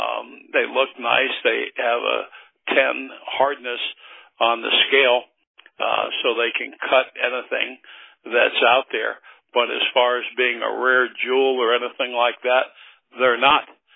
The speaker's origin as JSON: {"language": "English", "town": "Las Vegas", "region": "Nevada", "country": "United States", "tie": "born or raised there", "said": "I grew up in Las Vegas"}